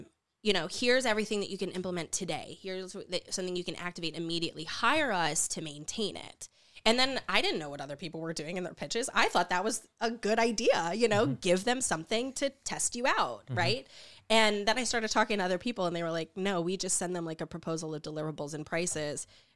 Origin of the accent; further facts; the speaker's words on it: Afton, United States; You know, I'm from Afton. We grew up with, you know, like lower middle class.